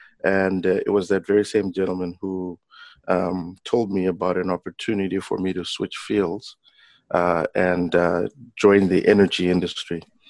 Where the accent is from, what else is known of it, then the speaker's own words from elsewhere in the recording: Harare, Zimbabwe; So I was born in Harare. I'm the son of a gentleman from the village of Seke, which is just outside Harare. And my mother is from Rusape, which is in Manicaland, a few hundred kilometers from Mutare. Grew up in Harare for the most part.